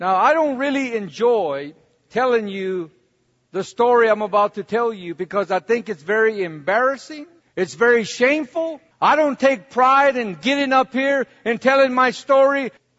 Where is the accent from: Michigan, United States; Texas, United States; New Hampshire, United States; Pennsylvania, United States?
Texas, United States; San Antonio; I grew up in San Antonio, Texas as a little boy, 6 years old. Being raised around the Mexican Mafia, before the Mexican Mafia was even organized.